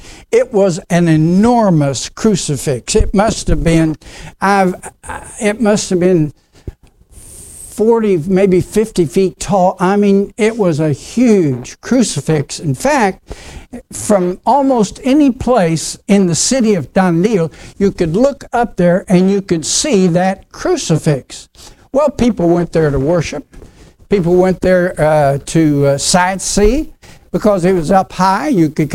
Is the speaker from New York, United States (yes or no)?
no; Oklahoma, United States; accent: Oklahoma; I was raised in Oklahoma. You probably know that from the accent that I have. But I was pastoring a church down in southern Oklahoma.